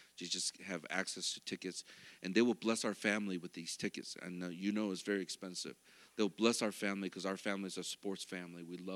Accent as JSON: {"language": "English", "region": "Michigan", "country": "United States", "said": "Ohio State, boo, because we're from Michigan, right?"}